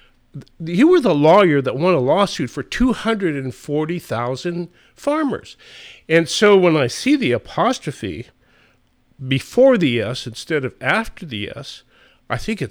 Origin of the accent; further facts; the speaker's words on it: Montana, United States; So when I was growing up in Montana, we always took great joy in telling North Dakota jokes.